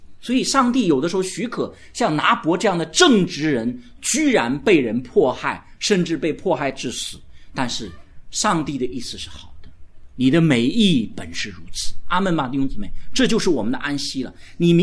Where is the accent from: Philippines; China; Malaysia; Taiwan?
China; 我是中国人，